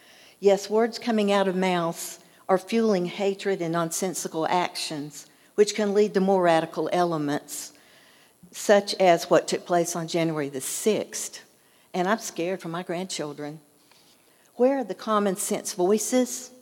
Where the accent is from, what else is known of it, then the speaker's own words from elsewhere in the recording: North Carolina, United States; I am from Alexander County with some folks from Alexander County, and we are Democrats. Many of us are passionate and proud of our roots in North Carolina.